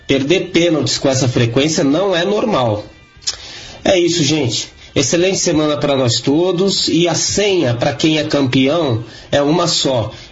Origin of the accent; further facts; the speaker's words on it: São Paulo, Brazil; now in Brasília, Brazil; Eu sou de São Paulo, mas estou morando em Brasília.